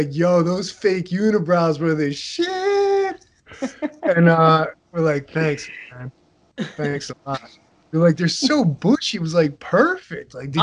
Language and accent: English; Upper Dublin, Pennsylvania, United States; Upper Dublin.